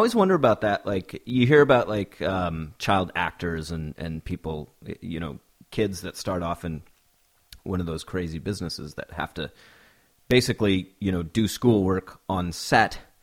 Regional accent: Washington, United States; I didn't grow up here in the city. I grew up over on the Kitsap Peninsula.

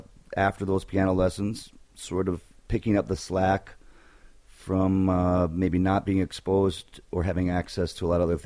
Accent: Ann Arbor, Michigan, United States; It's in southeast Michigan, about, like half hour outside of Detroit. It's where the University of Michigan is based.

